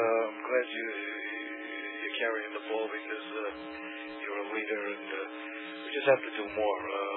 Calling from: Rhode Island, United States; I'm calling from Rhode Island.

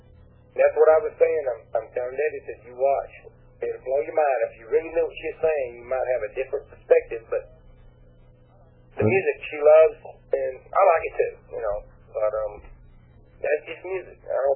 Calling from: Texas, United States; I was also wanting to tell you, I'm calling from Texas here.

